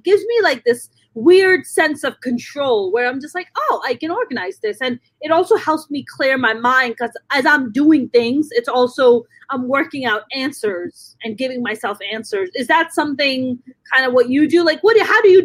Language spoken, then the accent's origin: English; New York, United States; when I used to work in finance when I was in New York, when I grew up in New York, I used to work on the trading floor.